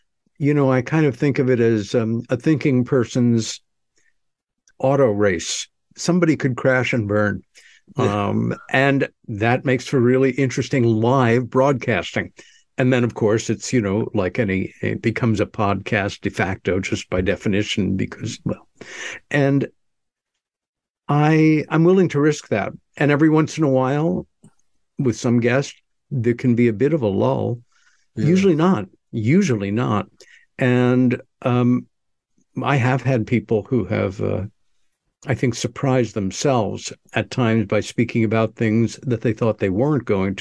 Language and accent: English; New York, United States; growing up in New York, loving the theater, working in the theater, working in the arts